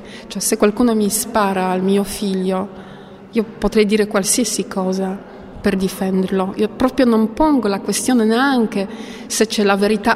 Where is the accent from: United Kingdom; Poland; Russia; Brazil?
Poland; perché Ucraina è un paese libero, e sta difendendo anche la Polonia, il mio paese, sta difendendo anche le Repubbliche Baltiche, sta difendendo anche l'Europa.